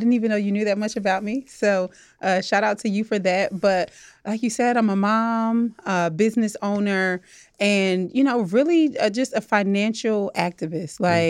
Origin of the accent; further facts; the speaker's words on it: Trenton, New Jersey, United States; So I'm from super humble beginnings. Like you mentioned, I'm from Trenton, New Jersey. So that's the capital. So what's up, Trenton?